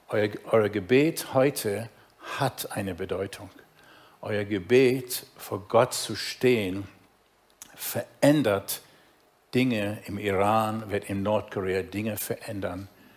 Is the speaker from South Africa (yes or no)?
yes; South Africa; Ich bin ja in Südafrika aufgewachsen